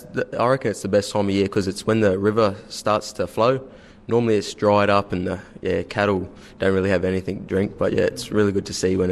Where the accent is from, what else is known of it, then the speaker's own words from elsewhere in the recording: Jabiru, Northern Territory, Australia; and I'm from Jabiru.